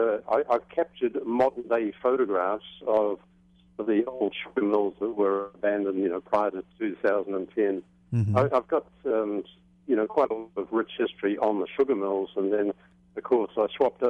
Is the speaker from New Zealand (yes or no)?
yes; New Zealand; also born or lived in Houston, United States; I'm originally from New Zealand, but I spent 20 years in Houston. I started coming here around 1983.